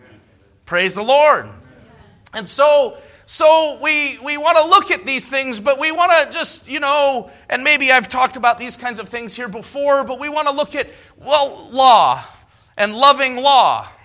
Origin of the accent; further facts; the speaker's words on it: South Dakota, United States; moved away; You know, I grew up in South Dakota, and I moved away from South Dakota just before, like, speed limit went from 75 to 85